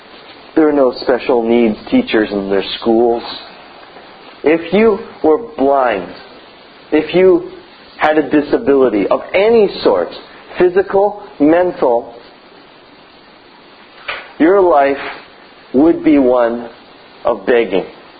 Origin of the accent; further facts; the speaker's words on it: Canada; But we're Canadian, so...